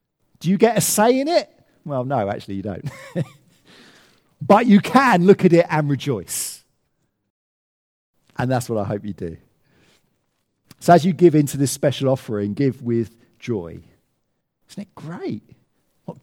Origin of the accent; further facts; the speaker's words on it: United Kingdom; We're very British, aren't we? We're very private about our giving, aren't we?